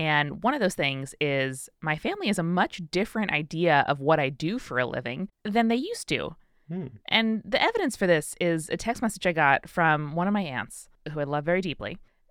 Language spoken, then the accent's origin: English; Helsinki, Uusimaa, Finland; English is a second language; I grew up in Helsinki, Finland.